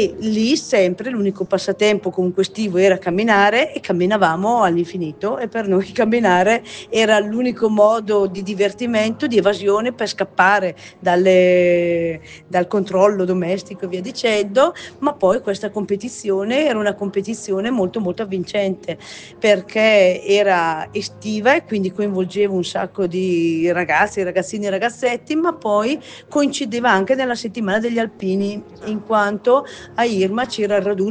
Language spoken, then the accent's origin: Italian; Colle Beato, Lombardy, Italy; le mie origini sono di Colle Beato